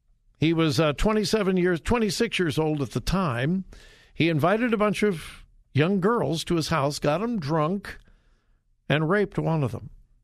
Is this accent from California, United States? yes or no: yes; California, United States; Because growing up in California, it was Lancaster. Here in central Ohio, it's Lancaster.